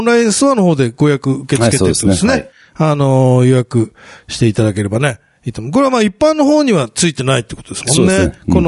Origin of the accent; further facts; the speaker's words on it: Hokkaido, Japan; 北海道、これ僕の地元ですね。